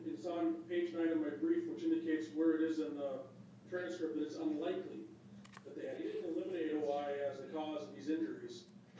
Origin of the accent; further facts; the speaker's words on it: Granite Falls, Washington, United States; I'm from Suquamish, Granite Falls.